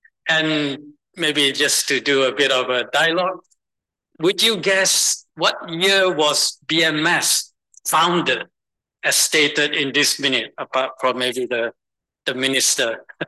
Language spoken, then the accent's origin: English; Malaysia; English is a second language; I come from Malaysia